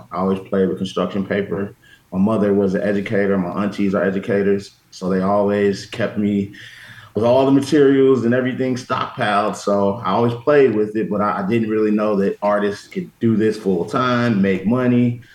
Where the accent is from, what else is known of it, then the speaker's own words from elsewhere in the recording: Chicago, Illinois, United States; also born or lived in Blue Island, Illinois; I was born in Blue Island, Illinois. I've lived all over Chicago, so from north, south, east to the west.